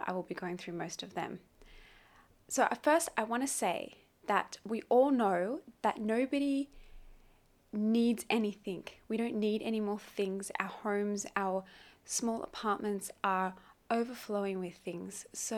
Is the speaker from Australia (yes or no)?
yes; Australia; now in Hong Kong; I am living currently in Asia in Hong Kong, and I'm from Australia.